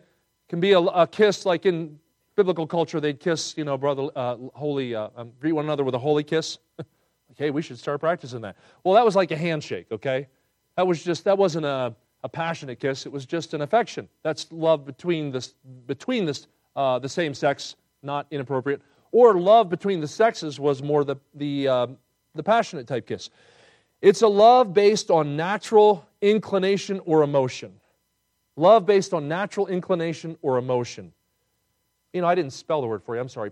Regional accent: Pennsylvania, United States; now I grew up near Philadelphia, and Philadelphia means city of brotherly what?

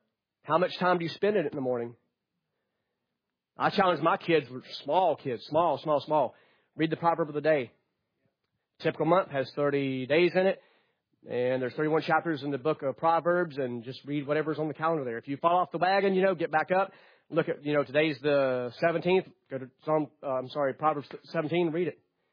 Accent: North Carolina, United States; a church I grew up in North Carolina.

